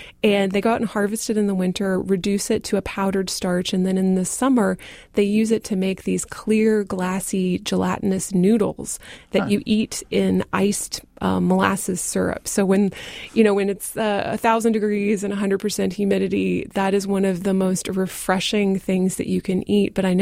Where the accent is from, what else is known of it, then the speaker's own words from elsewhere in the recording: the South, United States; I'm from the South originally.